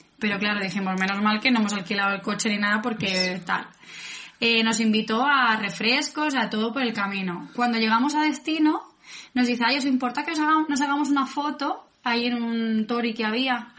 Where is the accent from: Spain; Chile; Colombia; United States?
Spain; somos españoles, viajamos en billete de vuelta.